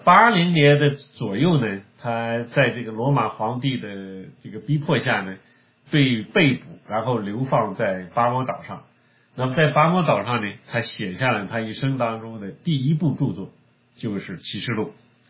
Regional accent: northern China, China; 那我是北方人，我没打过鱼

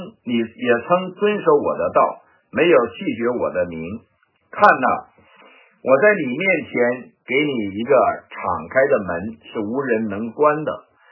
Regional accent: Heilongjiang, China; 这个黑龙江的，哎呦，这么多黑龙江老乡哎啊，所以为我们的家乡

